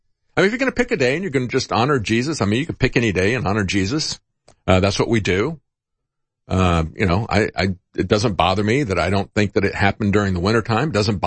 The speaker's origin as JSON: {"language": "English", "region": "the South", "country": "United States", "said": "I'm from the South, folks."}